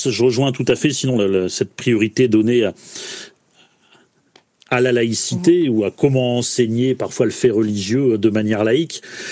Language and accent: French; Hauts-de-France, France; du moins chez nous, dans le Nord-Pas-de-Calais